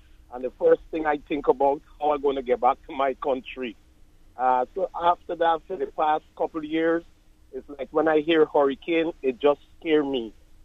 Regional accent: Georgetown, Demerara-Mahaica, Guyana; moved away; I'm from a different country. I'm from Georgetown, Guyana.

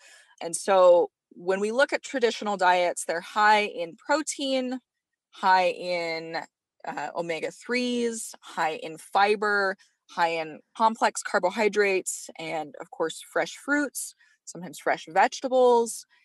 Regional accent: Montana, United States; I spent my summers on the Blackfeet Reservation pretty much as long as I can remember, but I was raised over in Northwest Montana and attended school over in Kalispell.

